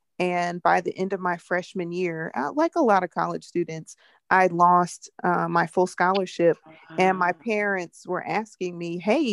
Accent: Fort Stewart, Georgia, United States; military brat, I primarily grew up in Fort Stewart, Georgia, and at Fort Jackson in South Carolina.

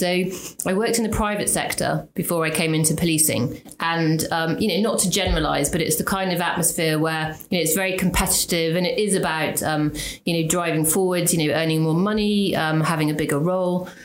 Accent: Brighton, South East England, United Kingdom; born there; also born or lived in London / Cardiff; Well, I'm not in the sense that I was born in Brighton, mm-hmm. And my family moved around the country a lot. So my father's job moved between London and Cardiff.

